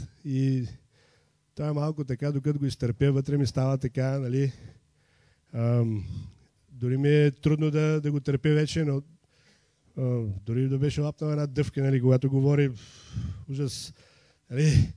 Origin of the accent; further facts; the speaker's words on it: Tvarditsa, Sliven Province, Bulgaria; Аз съм от Твърдица